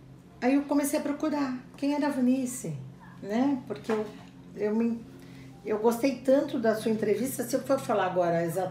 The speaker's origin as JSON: {"language": "Portuguese", "town": "Sorocaba", "region": "São Paulo", "country": "Brazil", "said": "Não, eu sou de Sorocaba."}